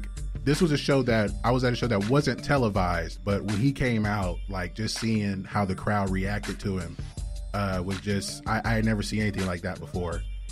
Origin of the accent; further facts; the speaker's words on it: Augusta, Georgia, United States; Growing up in Augusta, I didn't watch wrestling a lot on TV, but I got to see shows when WCW did their shows at what is now called the James Brown Arena in Augusta.